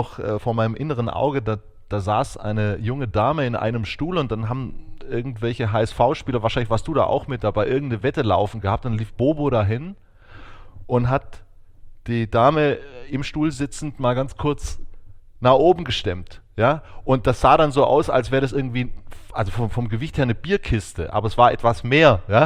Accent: Aachen, North Rhine-Westphalia, Germany; also born or lived in Düren; Ich bin tatsächlich geboren in Düren und bin aber aufgewachsen in Aachen. Das heißt, meine Eltern stammen aus der Eifel, aus der tiefsten Eifel.

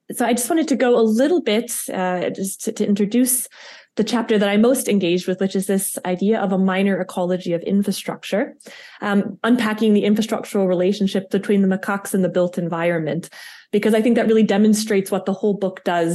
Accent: United States; accent: American; now in Vaduz, Liechtenstein; I have a bit of a problem with my American accent, so I hope you can all forgive me for that.

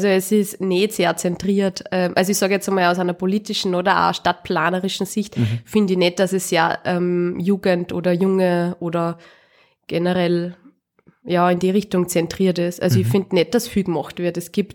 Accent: Kuchl, Salzburg, Austria; Ich komme aus Kuchl.

